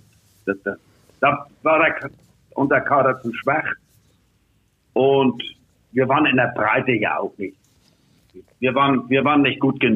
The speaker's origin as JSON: {"language": "German", "region": "Hamburg", "country": "Germany", "said": "Ich meine, ich als Hamburger war, ich spielte ja bei BU vorher"}